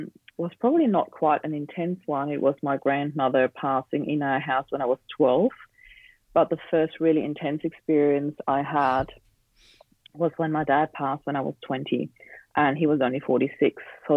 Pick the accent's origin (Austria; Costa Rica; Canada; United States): Austria; English is a second language; moved away as an adult; now in Australia; So I grew up in Austria. And that's where the accent comes from, in case people are wondering. And I moved to Australia in 2004.